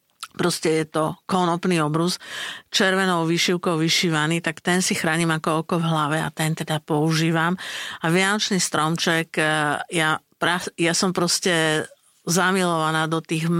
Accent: Bratislava, Bratislava Region, Slovakia; ja pochádzam z mesta, z Bratislavy, čiže my sme mali také dosť ako zvyky zaujímavé tým, že zase, ja som sa síce narodila v Bratislave, ale moji rodičia, ako to býva, obidvaja študovali na vysokej škole, prišli, mama je zo Spiša, otec je zo Záhoria

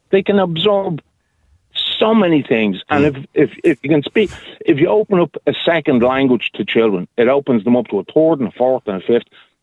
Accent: Ireland; if we want to have a situation where we have people who have pride in being Irish, who have an esteem for who we are, who cherish our heritage

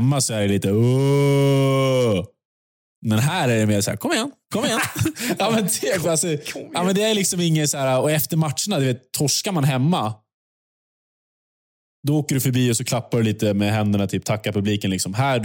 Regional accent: Sweden; hemma i Sverige

